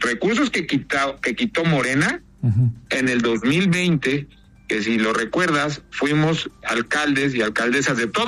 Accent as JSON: {"language": "Spanish", "country": "Mexico", "said": "lo hago muy claro como mexicano"}